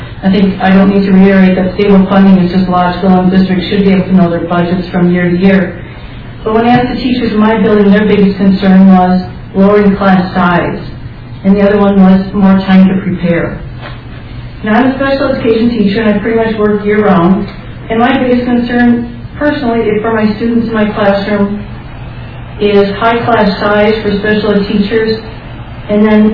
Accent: Hastings, Minnesota, United States; I'm from Hastings, and I teach in Lakeville.

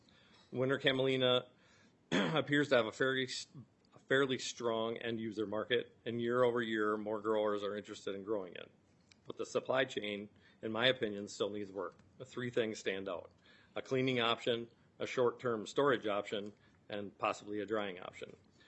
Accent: Chatfield, Minnesota, United States; I'm from Chatfield, Minnesota, and I work at my family's trucking and storage business

